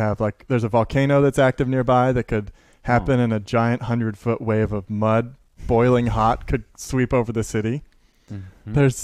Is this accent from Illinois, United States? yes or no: yes; Carbondale, Illinois, United States; born there; I was born in Carbondale